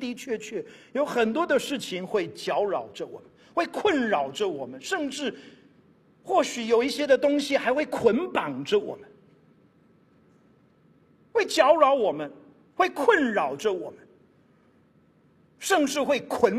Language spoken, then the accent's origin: Chinese; Taiwan; 莫非是他们希望我们台湾人，今天2300万个台湾人也能够领受到